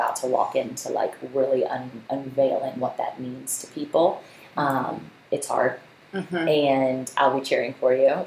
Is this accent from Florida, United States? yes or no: no; Virginia Beach, Virginia, United States; And my hometown city of Virginia Beach was the 15th in the nation.